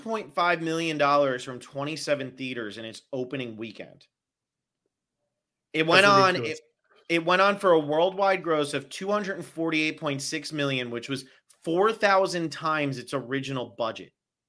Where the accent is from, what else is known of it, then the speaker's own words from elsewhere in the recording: New Jersey, United States; But I grew up in the Pine Barrens area of New Jersey. A lot of trails, a lot of woods.